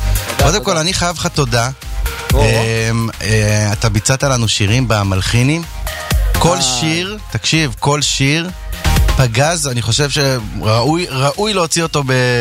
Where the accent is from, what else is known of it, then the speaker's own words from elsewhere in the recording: Bnei Brak, Tel Aviv District, Israel; אם אתם בני ברקים אסלים כמוני. אני אגב גדלתי בבני ברק